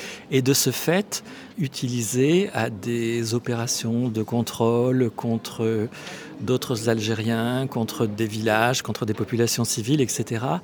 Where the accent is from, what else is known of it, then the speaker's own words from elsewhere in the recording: Oujda, Oriental, Morocco; born there; je suis né en 1958 à Oujda, au Maroc.